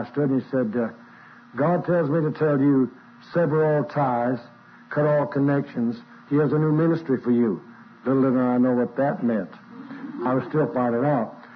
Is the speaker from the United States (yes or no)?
yes; Colorado, United States; born there; I was born in Colorado and we didn't have it there as bad as you had it here